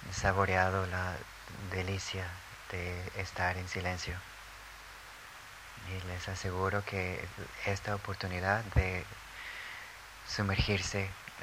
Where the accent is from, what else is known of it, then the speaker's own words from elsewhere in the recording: Guadalajara, Jalisco, Mexico; moved away; Cuando vivía aún en mi ciudad natal, en Guadalajara